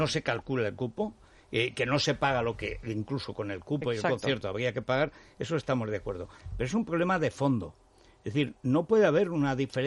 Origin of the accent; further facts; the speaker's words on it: Albarracín, Aragon, Spain; esa zona de mi pueblo de Albarracín está repoblado por navarros, riojanos y vascos. De hecho, el patrón de mi pueblo es San Millán de la Cogolla.